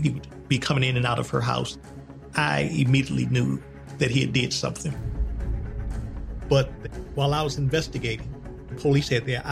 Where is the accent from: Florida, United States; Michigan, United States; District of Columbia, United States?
District of Columbia, United States; Washington; We grew up in Southwest Washington, D.C., which was a middle-class community at the time, but it was really crime-ridden.